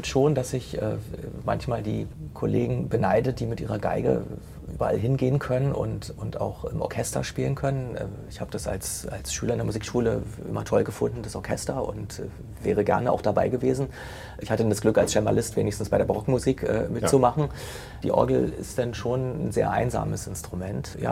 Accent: Potsdam, Brandenburg, Germany; born there; Ich bin ja gebürtiger Potsdamer

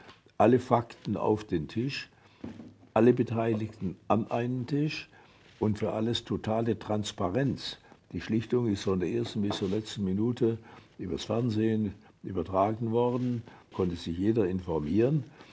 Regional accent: Rhineland-Palatinate, Germany; Ich lebe in der Südpfalz, meine Heimat. Das ist mein alter Wahlkreis.

